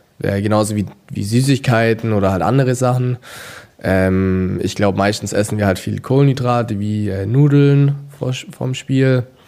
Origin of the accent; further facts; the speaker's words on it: Ulm, Baden-Württemberg, Germany; ich bin 24 Jahre alt, ich komme aus Ulm, bin noch hier geboren